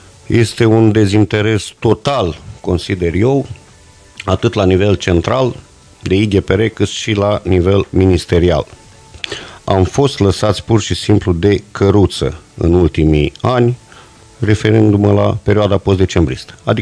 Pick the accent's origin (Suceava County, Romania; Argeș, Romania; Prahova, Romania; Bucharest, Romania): Suceava County, Romania; Suceava; Da, sunt sucevean, sunt din municipiul Suceava